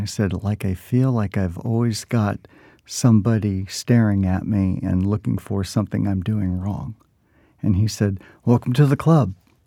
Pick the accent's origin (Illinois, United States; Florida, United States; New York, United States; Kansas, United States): Kansas, United States; I remember I came from Kansas